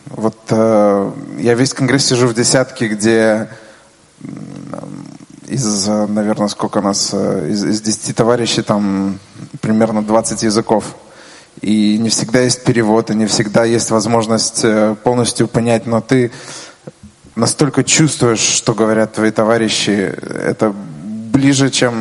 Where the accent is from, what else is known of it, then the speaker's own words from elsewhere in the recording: New York, United States; из Нью-Йорка